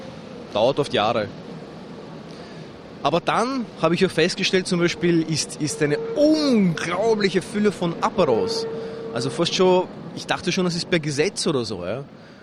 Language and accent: German; Austria; Nein, also ich glaube, als Österreicher hat man schon gewisse Vorteile.